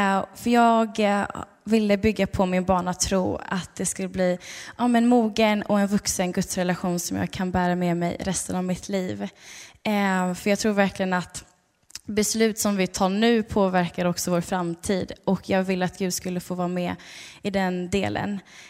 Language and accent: Swedish; Stockholm, Stockholm County, Sweden; är 20 år gammal och kommer från en församling i Stockholm. Så där är jag uppvuxen.